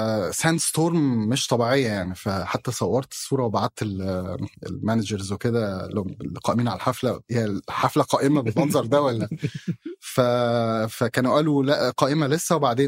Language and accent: Arabic; Diriyah, Riyadh Province, Saudi Arabia; لا مش من الرياض كمان، أنا من الدرعية.